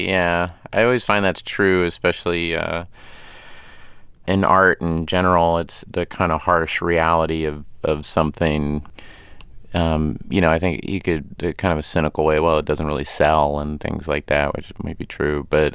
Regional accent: Tulsa, Oklahoma, United States; it was essentially me playing someone I grew up with in Tulsa, Oklahoma.

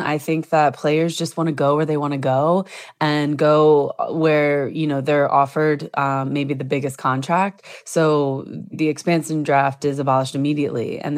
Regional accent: Washington, District of Columbia, United States; I was in Washington, D.C. I was playing for my hometown team

